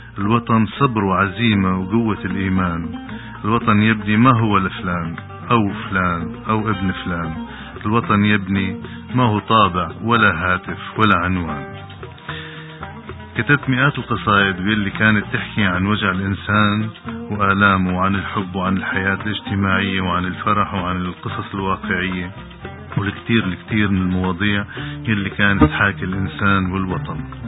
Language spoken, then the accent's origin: Arabic; Palmyra, Homs Governorate, Syria; born there; أنا شاعر سوري، ولدت بمدينة تدمر ب 21 تموز 1949. درست مدينة حمص وبلشت كتابة الشعر من وقت كان عمري 13 سنة.